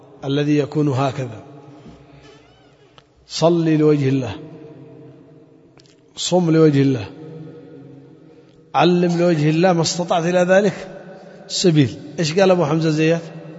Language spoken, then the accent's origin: Arabic; Yemen; حتى في بعض المناطق عندنا في اليمن